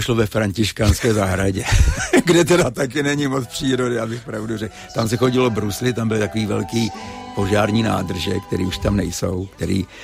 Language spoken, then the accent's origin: Czech; Prague, Czechia; Já jsem Pražák, rodilej Pražák. I když rodiče jsou původem z Moravy.